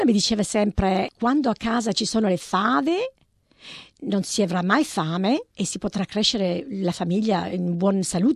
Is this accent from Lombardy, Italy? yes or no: no; Sicily, Italy; la Sicilia è la mia terra, la amo e basta